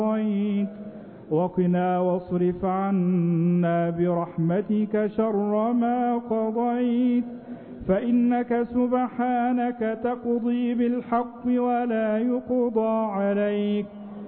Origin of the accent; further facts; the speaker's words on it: Egypt; اللهم اجعل بلدنا مصر